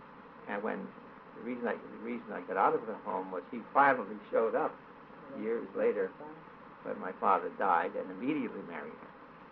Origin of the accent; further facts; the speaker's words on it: Tuckahoe, New York, United States; I was born in New York City, but at the age of about, my father died when I was about 1-2 years old